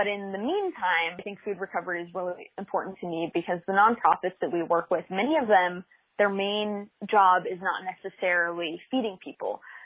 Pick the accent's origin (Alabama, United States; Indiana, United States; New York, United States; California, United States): California, United States; Replay is so important to me because I grew up in Central Valley. And so in Central Valley, there's a lot of farming.